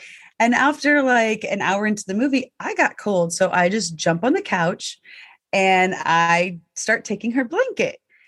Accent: the South, United States; like for me, I was raised in the South. It was not uh-huh. It was yes, ma'am, no, ma'am, yes, sir, no, sir.

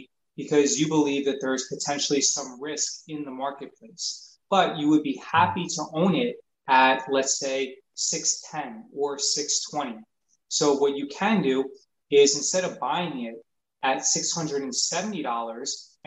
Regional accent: New York, United States; I run BestStockStrategy.com. I grew up in New York.

